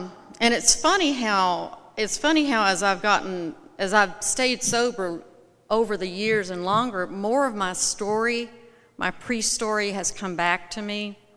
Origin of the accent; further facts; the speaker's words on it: Knoxville, Tennessee, United States; born there; I used to start my talk by starting, you know, I was born in Knoxville, Tennessee, blah, blah, blah, blah, and all that.